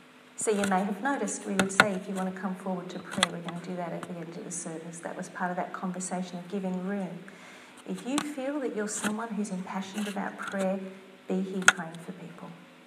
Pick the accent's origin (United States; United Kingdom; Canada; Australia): Australia; But we're shy. We're Australian.